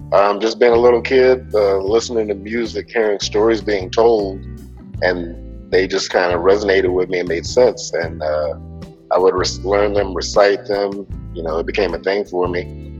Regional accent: Lynchburg, Virginia, United States; born and raised in Lynchburg, Virginia, bicentennial baby, 43 years old now.

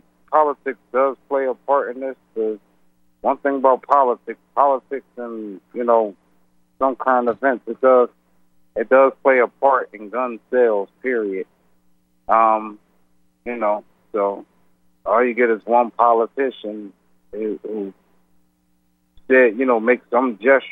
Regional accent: Chester, Pennsylvania, United States; I'm from Chester, Pennsylvania. Born and raised here the majority of my life.

